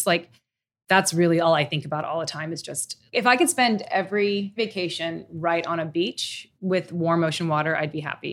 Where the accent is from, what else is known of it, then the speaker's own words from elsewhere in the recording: Tokyo, Japan; I grew up in Tokyo. I miss Tokyo. That feels like home to me.